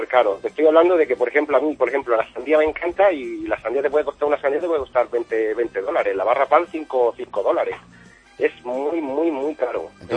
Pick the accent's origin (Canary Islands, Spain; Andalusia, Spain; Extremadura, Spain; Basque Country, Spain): Extremadura, Spain; Losar de la Vera; moved away as an adult; now in Honolulu, United States; Soy de Extremadura, de Losar de la Vera.